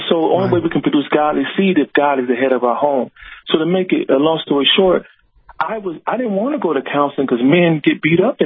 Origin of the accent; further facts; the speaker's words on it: Detroit, Michigan, United States; Because the way I grew up in Detroit, if you were walking down the street with your girl holding your girl's hand, you could get beat up by a lot of guys.